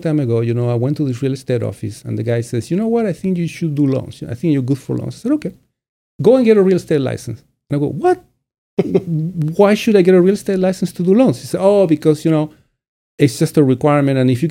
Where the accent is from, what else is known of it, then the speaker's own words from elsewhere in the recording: Chile; born there; English is a second language; moved away; When I was born in Chile, until pretty much the 80s, there was no income tax in Chile.